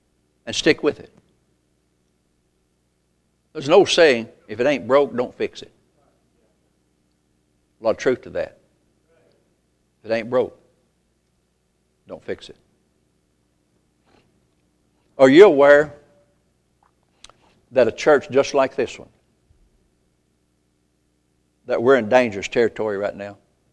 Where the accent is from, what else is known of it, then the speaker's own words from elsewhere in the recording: Possum Grape, United States; also born or lived in Coffeeville; I grew up in Possum Grape and Coffeeville. That's my hometown.